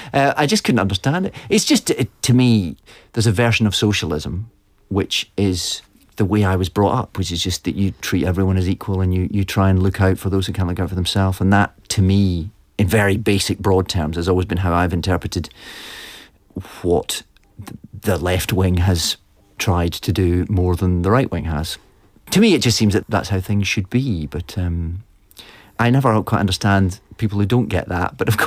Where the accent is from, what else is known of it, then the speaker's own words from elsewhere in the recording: Scotland, United Kingdom; growing up in Scotland under Thatcher